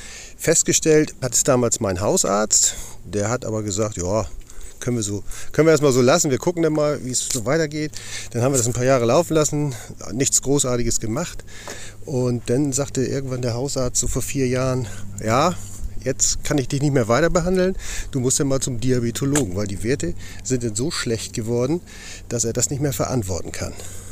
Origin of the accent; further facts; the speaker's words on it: Rübke, Lower Saxony, Germany; Ich bin zwischen Neuwurmsdorf und Rübke. Rübke ist mein Heimatort und ich bin hier im Naturschutzgebiet bei Neuwurmsdorf.